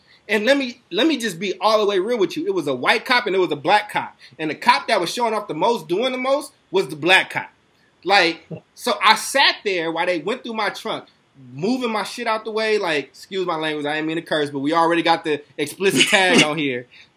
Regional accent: Oakland, California, United States; also born or lived in Chicago, United States; I'm from Chicago. I was born in Chicago. I'm an Oakland boy. I spent the majority of my life here.

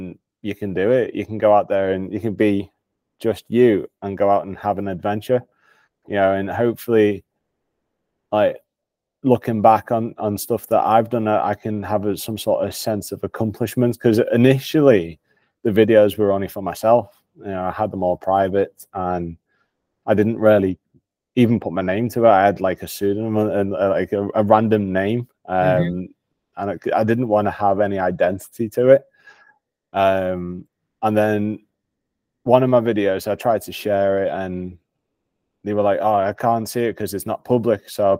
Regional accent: Scotland, United Kingdom; Dumfries and Galloway, which is one of my most more like favorite places that is easily accessible, being Scottish.

